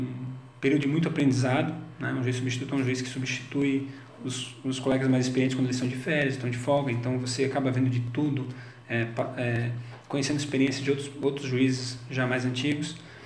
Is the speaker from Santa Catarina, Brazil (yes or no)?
yes; Florianópolis, Santa Catarina, Brazil; eu sou manezinho da ilha, né? Eu nasci em Florianópolis, vivi a minha vida inteira ali em Florianópolis, estudei lá.